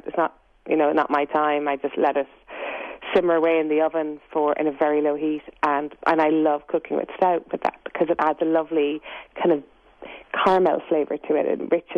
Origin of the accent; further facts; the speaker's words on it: Ireland; It feels very good for my soul when I cook, you know, Irish traditional dishes because I'm Irish.